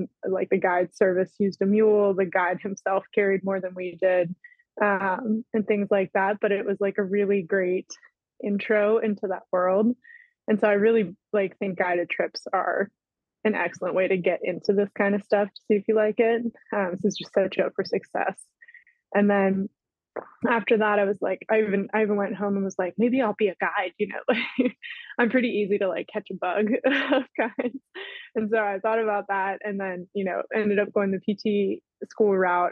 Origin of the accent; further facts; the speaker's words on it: Maryland, United States; I went to almost all of my schooling in Pennsylvania, and I'm originally from Maryland.